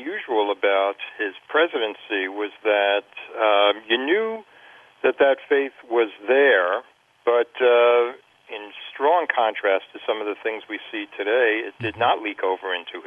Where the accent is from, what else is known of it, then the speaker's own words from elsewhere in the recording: United States; So I was looking at it as an American, as someone who was a registered Democrat.